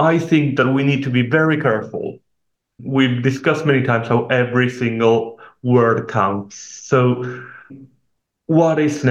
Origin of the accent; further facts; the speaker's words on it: Argentina; But I'm from Argentina. I've seen the worst side of nepotism way too often.